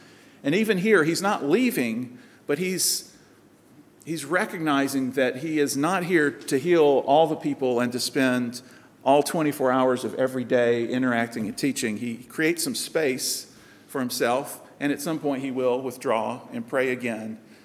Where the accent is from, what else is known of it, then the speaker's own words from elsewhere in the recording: South Carolina, United States; growing up in South Carolina, Christianity, I guess, was so much a part of the culture